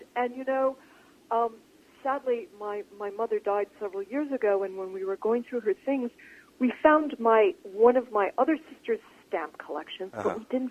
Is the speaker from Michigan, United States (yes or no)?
yes; Detroit, Michigan, United States; I grew up in Detroit